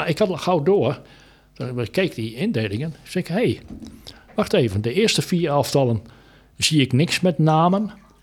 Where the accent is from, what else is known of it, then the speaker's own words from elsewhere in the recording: Netherlands; Met Nederland zijn wij Nederlanders zijn altijd overtuigd dat wij het heel goed gaan doen.